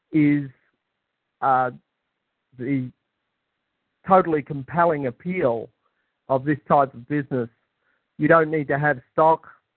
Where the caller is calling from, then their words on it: Melbourne, Victoria, Australia; I'm calling from Melbourne, Australia.